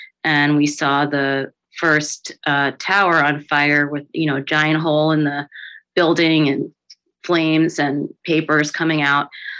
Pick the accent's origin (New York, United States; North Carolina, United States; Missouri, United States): New York, United States; New York City; I was born and raised in New York City